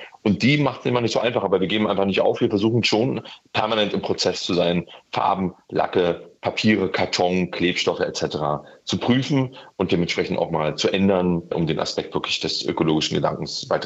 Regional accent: Berlin, Germany; ich komme aus Berlin und habe diese Entscheidung gefällt, hierher zu ziehen

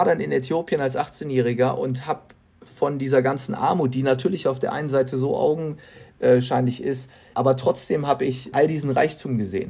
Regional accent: Krefeld, North Rhine-Westphalia, Germany; moved away as an adult; now in Munich, Germany; Ich bin ja auch aus meiner Heimatstadt Krefeld nach dem Abitur nach München, um hier zu studieren und Filmemacher zu werden.

